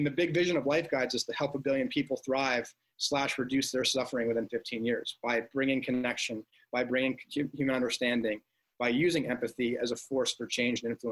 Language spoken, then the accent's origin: English; New Jersey, United States; Originally, I'm from northern New Jersey.